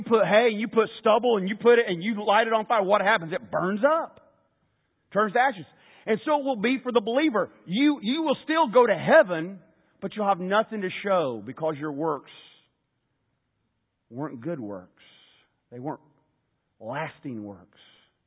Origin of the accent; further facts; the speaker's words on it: Indiana, United States; Because I grew up in Indiana and I know when you got to have a fire.